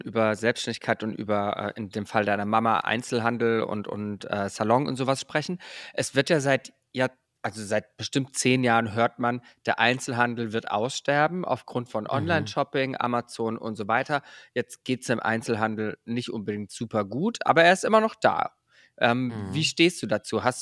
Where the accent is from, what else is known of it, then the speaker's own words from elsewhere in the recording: Bruchsal, Baden-Württemberg, Germany; bei uns in Bruchsal, wo ich herkomme